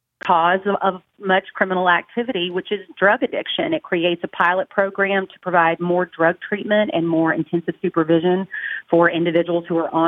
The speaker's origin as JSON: {"language": "English", "town": "Elizabethtown", "region": "Kentucky", "country": "United States", "tie": "born or raised there", "also_born_or_lived": "Lexington", "said": "I am indeed. Was born and raised in Elizabethtown, but spent most of my life in Lexington."}